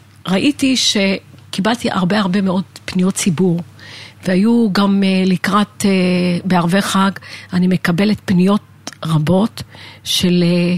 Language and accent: Hebrew; Lod, Central District, Israel; גדלתי בעיר העתיקה בלוד